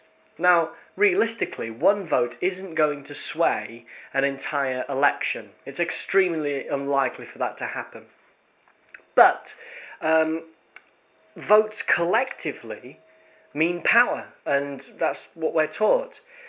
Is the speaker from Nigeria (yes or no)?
no; United Kingdom; It seems really quite strange, but actually, as a British person, I feel quite empowered to do that.